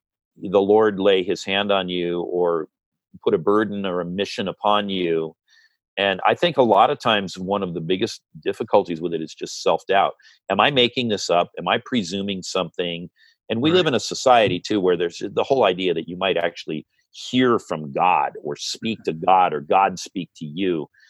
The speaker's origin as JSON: {"language": "English", "town": "Santa Monica", "region": "California", "country": "United States", "tie": "born there", "said": "I was born in Santa Monica. And although I've lived elsewhere, I seemingly have always come back here"}